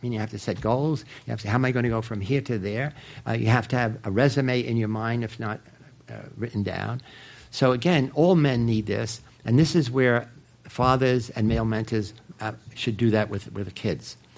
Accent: New York, United States; I grew up in New York, where Boy Scouts actually take you to a summer place where you go camping in the woods

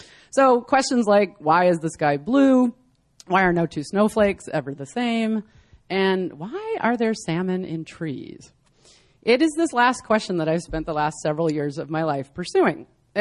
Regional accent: Seattle, Washington, United States; I'm from Seattle, and so it's always really nice to come down here and visit and see the sun.

